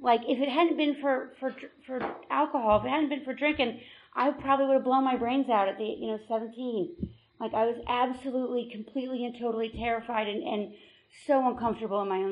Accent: New Jersey, United States; You know, I'm from New Jersey. I grew up most of the time by the Jersey Shore

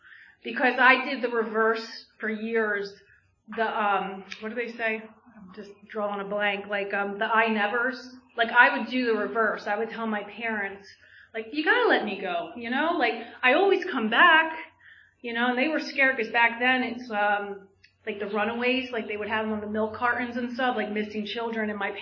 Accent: Holland, Pennsylvania, United States; So I come from Bucks County. I mean, I grew up in Holland, which is right next to Newtown

